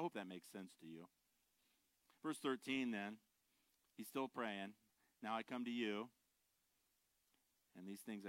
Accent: Ohio, United States; I grew up in Amish territory in northern Ohio, Mennonite

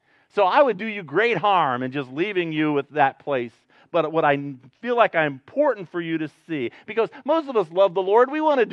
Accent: Ohio, United States; I grew up in Northern Ohio. It's Amish territory.

